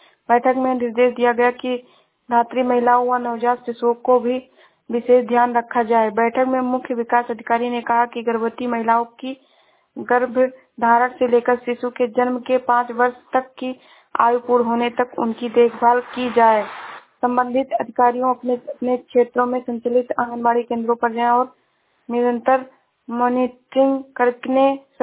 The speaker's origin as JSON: {"language": "Hindi", "region": "Uttar Pradesh", "country": "India", "said": "मैं जिला श्रावस्ती से हूँ।"}